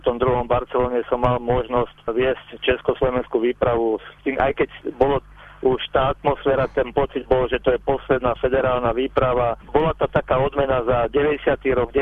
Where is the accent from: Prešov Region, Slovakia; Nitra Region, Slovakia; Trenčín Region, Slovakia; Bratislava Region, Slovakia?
Trenčín Region, Slovakia; Prievidza; moved away as an adult; also born or lived in Prague; Či to bolo v Prievidzi, kde som vyrastal, alebo neskôr v Prahe, kde som odišiel na vojnu